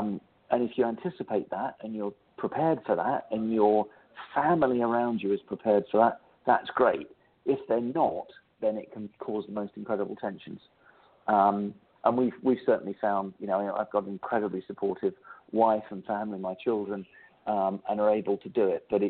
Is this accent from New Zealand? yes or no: no; England, United Kingdom; now in United States; you can tell by my accent that I'm originally from England.